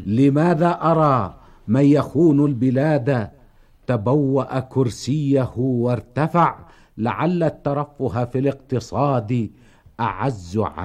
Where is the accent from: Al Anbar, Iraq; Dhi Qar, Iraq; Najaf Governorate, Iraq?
Najaf Governorate, Iraq; Najaf; ولدت في النجف الأشرف عام 2300 للهجرة المقدسة، ونشأت في هذه المدينة العلوية المباركة،